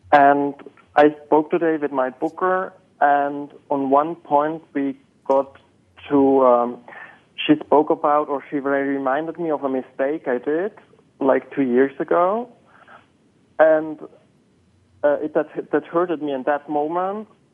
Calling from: Berlin, Germany; I'm calling in from Berlin in Germany.

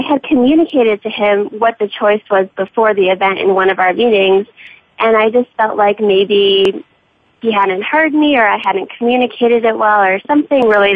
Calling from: Manhattan, New York, United States; I'm calling in from Manhattan, and I have a question about listening at work.

